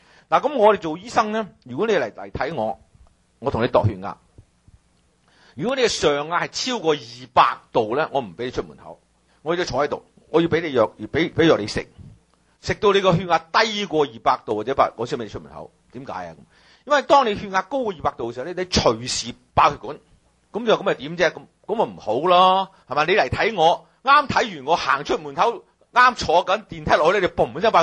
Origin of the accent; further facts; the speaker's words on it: China; 我哋中國人食嘢中意落鹽，中意落豉油，又中意落蠔油